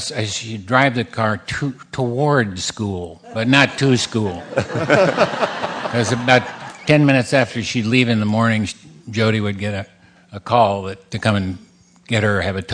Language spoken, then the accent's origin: English; Midwest, United States; The idea was I was from the Midwest, and I'd never been to a great camp.